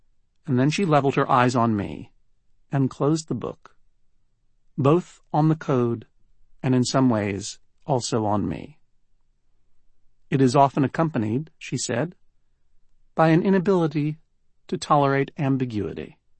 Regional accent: Massachusetts, United States; I am from Massachusetts. He is from Connecticut. And New Englanders do not say things like that.

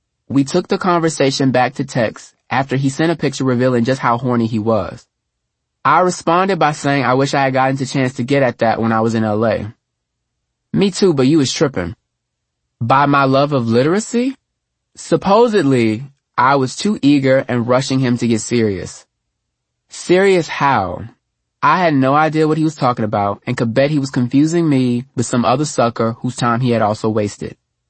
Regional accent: Texas, United States; I am from Texas, and after living in Los Angeles for a few years, I now know that Tex-Mex is nothing like Mexican food found in any other region of the country. Like most Texans, I think our way is the best way.

